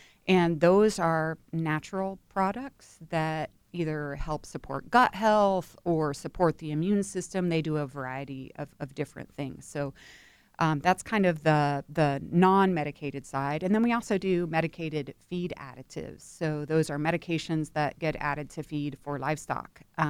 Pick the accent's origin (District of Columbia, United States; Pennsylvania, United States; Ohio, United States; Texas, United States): Ohio, United States; No, I'm from Northwest Ohio, but I live in Central Ohio.